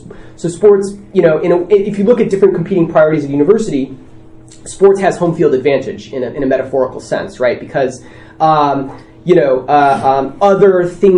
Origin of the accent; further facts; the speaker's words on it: San Diego, California, United States; I'm from San Diego and our stadium's junk